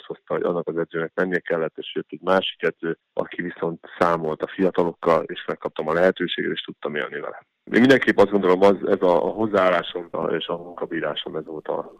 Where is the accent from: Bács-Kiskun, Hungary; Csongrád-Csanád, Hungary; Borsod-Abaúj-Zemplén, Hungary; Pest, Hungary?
Csongrád-Csanád, Hungary; Szeged; nagyon, ugye 10 év jártam Szegeden, nagyon sok minden köt oda, a barátok, ugye ott volt, jártam főiskolára, ott nőttem föl is igazából.